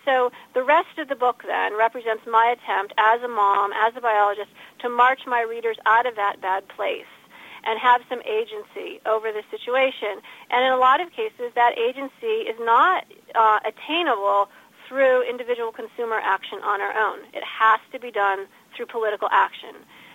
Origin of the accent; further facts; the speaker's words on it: Illinois, United States; He was named for an abolitionist from my home state of Illinois, Elijah Lovejoy.